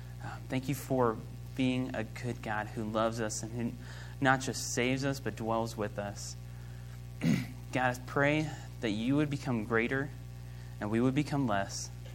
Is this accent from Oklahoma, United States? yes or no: yes; Oklahoma, United States; me and my wife, we're from Oklahoma. That's where we grew up. That's not where I was born, but that's where she was born.